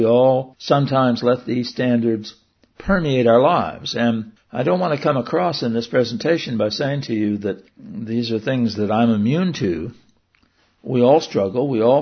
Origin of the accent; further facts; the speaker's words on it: United States; I'm an American. I believe very strongly in the United States of America.